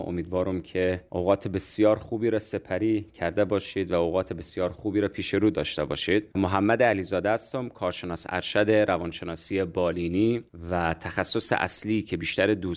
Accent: Iran; born there; بنا به جبر جغرافیایی و اتفاقهایی رو که افتاد اصلا متولد ایران هستیم

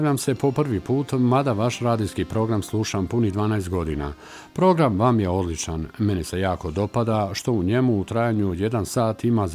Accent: Banovići, Federation of Bosnia and Herzegovina, Bosnia & Herzegovina; now in Zagreb, Croatia; Ja sam inače iz Banovića kod Tuzle, a studiram u Zagrebu.

